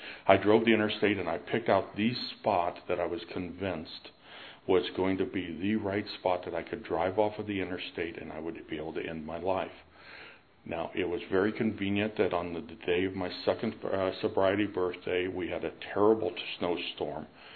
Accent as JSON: {"language": "English", "region": "Pennsylvania", "country": "United States", "said": "I'm from Northwest Pennsylvania."}